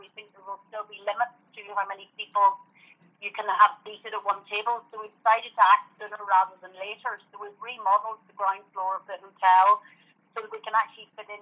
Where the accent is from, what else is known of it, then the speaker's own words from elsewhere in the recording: Belfast, Northern Ireland, United Kingdom; I grew up in Belfast, yes. So I went to, my dad's an optometrist from Belfast and my mum was a solicitor in Belfast, and we grew up it's just outside the city centre in a wee place called Dunmurray.